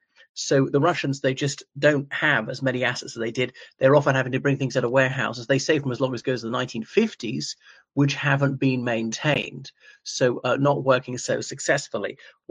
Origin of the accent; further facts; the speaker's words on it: Ireland; from Ireland.